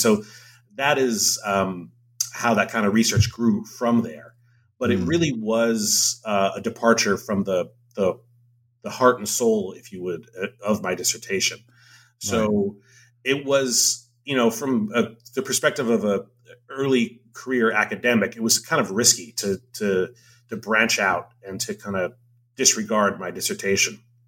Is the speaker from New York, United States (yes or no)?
no; Hawaii, United States; I'm from Hawaii. I grew up surrounded by Asian culture